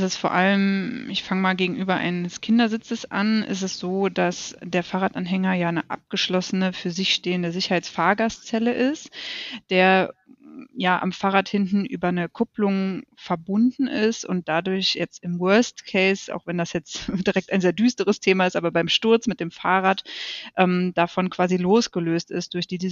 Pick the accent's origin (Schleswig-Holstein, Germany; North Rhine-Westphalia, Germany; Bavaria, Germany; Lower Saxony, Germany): North Rhine-Westphalia, Germany; Cologne; Als Kölner Kind dann sozusagen autofrei auch bin ich groß geworden.